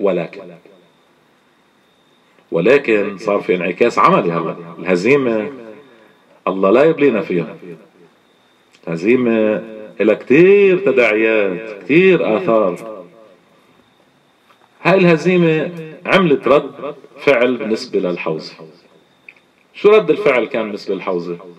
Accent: Iraq; 80,000 شهيد عندنا بالعراق ثورة هي

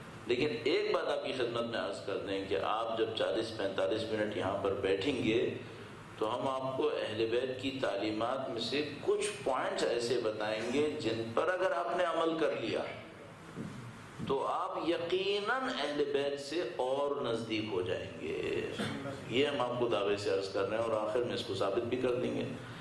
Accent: Karachi, Sindh, Pakistan; ان societies میں جیسے میرے اور آپ کا شہر, میرا تعلق کراچی سے ہے

